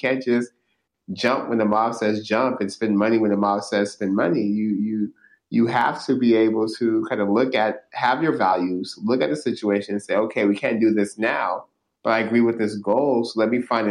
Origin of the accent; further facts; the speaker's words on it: Stockton, California, United States; Stockton, my hometown, is the least educated city of the top 100 metro areas in this country